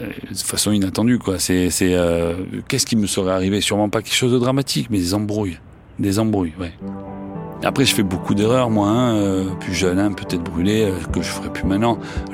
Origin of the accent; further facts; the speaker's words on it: Provence-Alpes-Côte d'Azur, France; accent: Marseille; alors l'accent, je suis désolé, hein, j'ai un accent marseillais